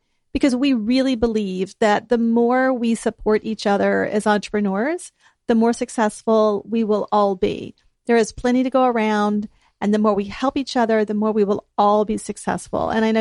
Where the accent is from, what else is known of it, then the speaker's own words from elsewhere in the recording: Pensacola, Florida, United States; I grew up here, so I have that, you know, I was born in Baptist Hospital.